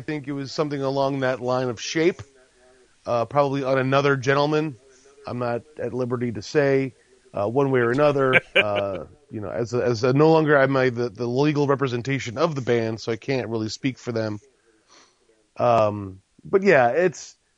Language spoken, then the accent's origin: English; Pennsylvania, United States; Growing up in Pennsylvania, in Pennsylvania Dutch country, I knew of other metalheads